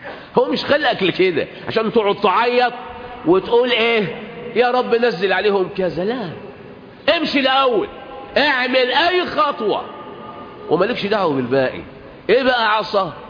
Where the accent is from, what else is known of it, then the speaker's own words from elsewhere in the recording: Egypt; وكانوا مصريين برضو، واحنا نحو احنا مصريين